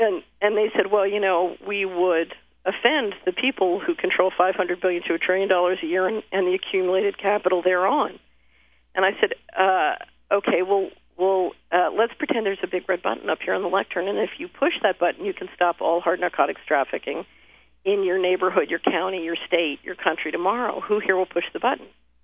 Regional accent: Philadelphia, Pennsylvania, United States; Well, I grew up in West Philadelphia

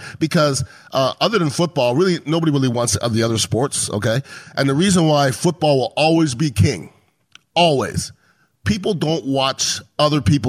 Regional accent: Montreal, Quebec, Canada; I love the Tampa Bay area. I think we have a great fan base hockey-wise, but I'm from Montreal, Canada.

